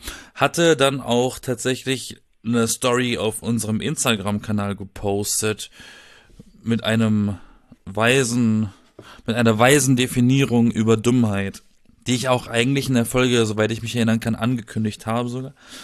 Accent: Baden-Württemberg, Germany; born there; now in Berlin, Germany; Ich bin in einer Gegend, ich bin im Schwarzwald geboren. Das ist, glaube ich, mehr Grün kann man gar nicht um sich rum haben.

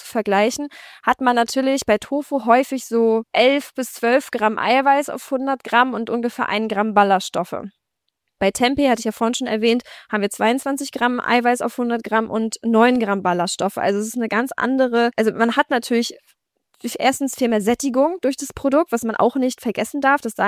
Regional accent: Lübeck, Schleswig-Holstein, Germany; Ich komme aus Lübeck

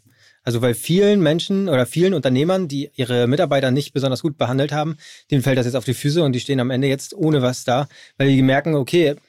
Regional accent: Hamburg, Germany; ich bin aus Hamburg

